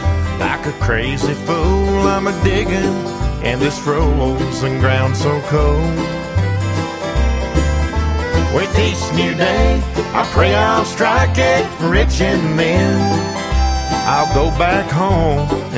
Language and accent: English; Saginaw, Michigan, United States; I was born in Saginaw, Michigan.